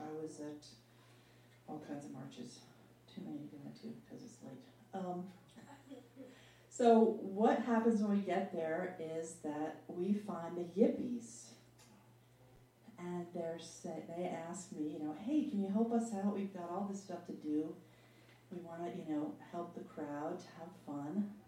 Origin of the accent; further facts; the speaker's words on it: New York City, New York, United States; I'm a hippie from New York City.